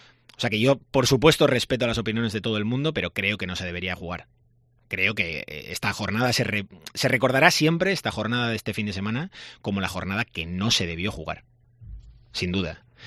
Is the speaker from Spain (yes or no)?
yes; Spain; Gente normal, ciudadanos como nosotros, españoles como nosotros, que podíamos ser tú y yo perfectamente.